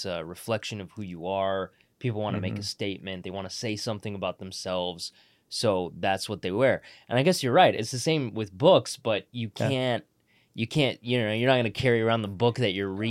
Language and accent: English; Markham, Ontario, Canada; I mean, I immigrated to Canada in the 90s, but even back then, like, we grew up in Markham